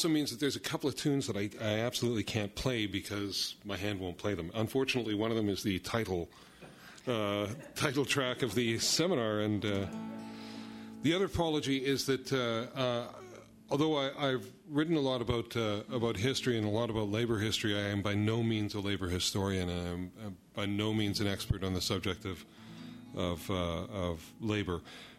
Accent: Calgary, Alberta, Canada; I grew up in Calgary, up in Western Canada, which is an oil town, and very subject to the boom and bust cycle.

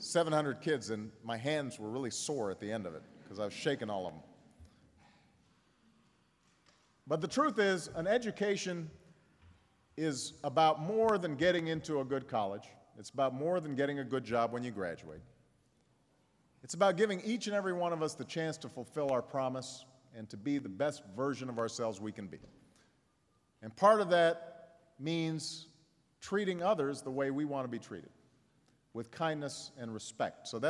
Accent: Chicago, Illinois, United States; There are neighborhoods in my hometown of Chicago, and there are neighborhoods right here in Philadelphia

